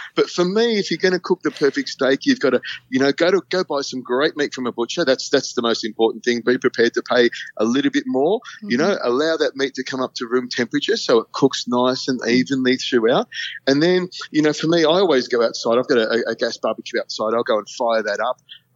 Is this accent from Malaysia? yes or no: yes; Malaysia; I was an Air Force brat. I grew up in Malaysia.